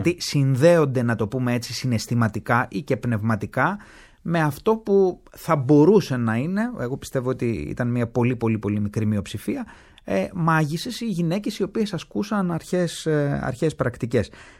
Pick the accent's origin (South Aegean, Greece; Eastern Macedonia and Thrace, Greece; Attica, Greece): South Aegean, Greece; Karpathos; ως ένας άνθρωπος καταγόμενος από την Κάρπαθο, κάνοντας ταυτόχρονα έρευνες για την ιδιαίτερη πατρίδα μου